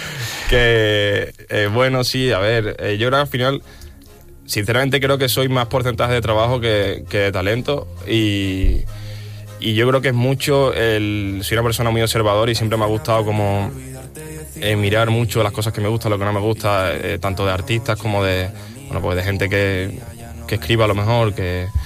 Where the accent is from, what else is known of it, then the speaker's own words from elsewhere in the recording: Espartinas, Andalusia, Spain; Soy de Espartina, de un pueblito de Sevilla, el Aljarafe.